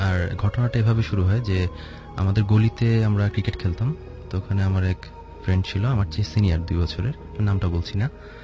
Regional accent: Dhaka, Dhaka Division, Bangladesh; আমি মগবাজার থেকে এসেছি

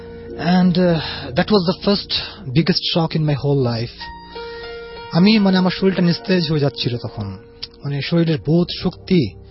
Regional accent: Bangladesh; আমি বাংলাদেশি, আমি কোরিয়ার থেকে আসছি

